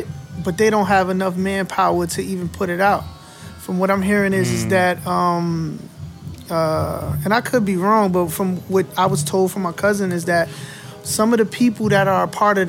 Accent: Newark, New Jersey, United States; So for me, growing up in Newark was beautiful.

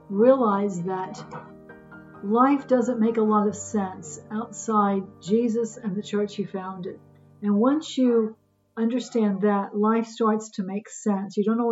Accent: Houston, Texas, United States; I grew up in Houston, Texas.

